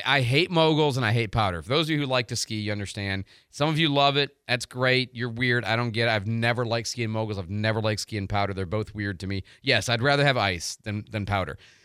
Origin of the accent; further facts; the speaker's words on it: Denver, Colorado, United States; That's where I grew up skiing in Denver.